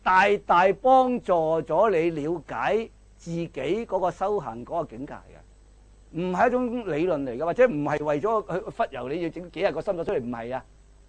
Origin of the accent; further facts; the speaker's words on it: China; 就我哋中国人咧，因为有深厚嘅文化根底啊嘛